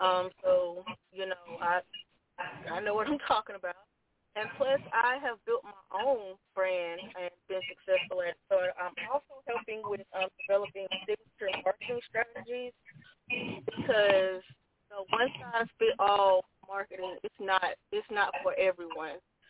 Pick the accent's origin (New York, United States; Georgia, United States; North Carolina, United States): Georgia, United States; Okay, so I am a Southern Belle. I am from Georgia, born and raised.